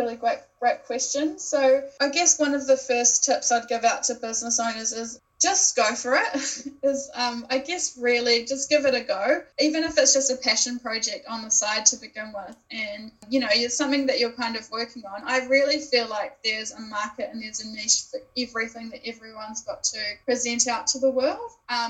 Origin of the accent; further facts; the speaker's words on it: New Zealand; I'm so proud of being a New Zealander and all the creativity in the world.